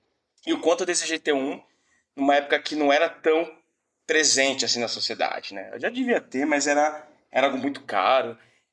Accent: São Paulo, Brazil; tenho 39 anos, sou de São Paulo.

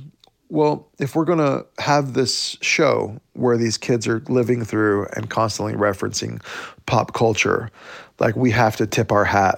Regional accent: Oklahoma, United States; growing up in Indian Territory, Oklahoma.

